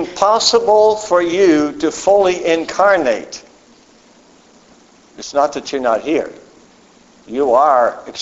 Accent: Oklahoma, United States; We're not from Georgia. We're from Oklahoma.

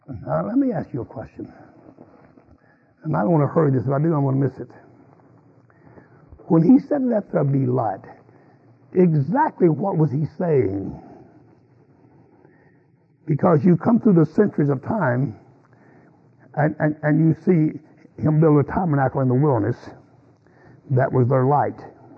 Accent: the South, United States; I was born and raised in the South.

